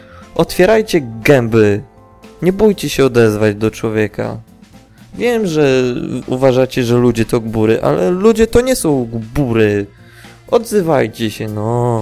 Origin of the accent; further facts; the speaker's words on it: Siedlce, Masovian Voivodeship, Poland; Tak, jestem z Siedlec, jak ktoś jest, to możemy się spiknąć na browca.